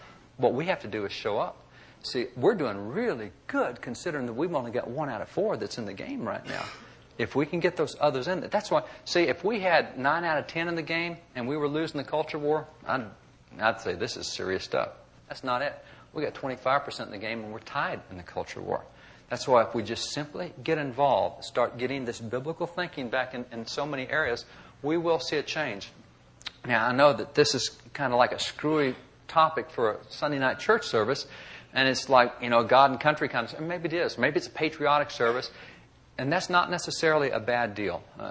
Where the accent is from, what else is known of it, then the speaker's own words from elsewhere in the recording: Texas, United States; I'm from Texas. We just had the Villa.